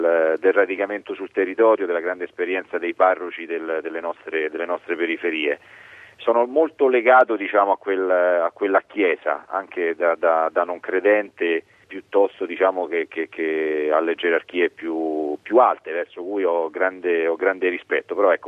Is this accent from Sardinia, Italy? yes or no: no; Rome, Lazio, Italy; ho frequentato, diciamo, la parrocchia nella mia periferia, io sono nato e cresciuto a Pietralata